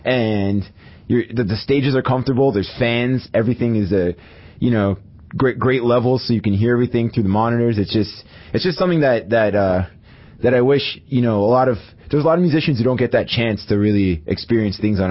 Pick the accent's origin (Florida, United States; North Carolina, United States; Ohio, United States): Florida, United States; I mean, we're from Florida, but that was sweat central, man.